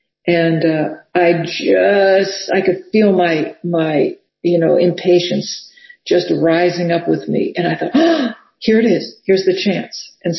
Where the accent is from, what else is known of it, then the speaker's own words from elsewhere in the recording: New Orleans, Louisiana, United States; You know, I'm from New Orleans, so New Orleans had a lot of really bad COVID, you know, because a lot of people came there for Mardi Gras.